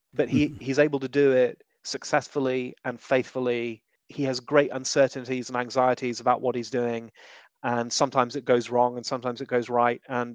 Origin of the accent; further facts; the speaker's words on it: United Kingdom; Being British and self-deprecating.